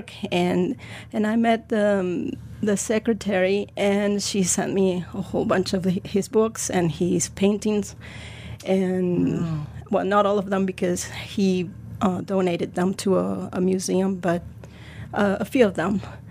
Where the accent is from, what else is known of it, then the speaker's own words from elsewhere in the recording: Argentina; also born or lived in Italy; I grew up in Argentina and in Italy as well.